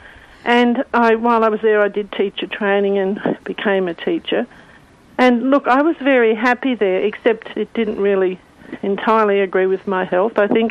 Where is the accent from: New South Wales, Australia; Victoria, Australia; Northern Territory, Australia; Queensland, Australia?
Victoria, Australia; I'm a country girl. I was brought up in Western Victoria and on a farm. So I'm a farm girl too, and in a Catholic family where religion and faith was pretty important but not talked about all the time.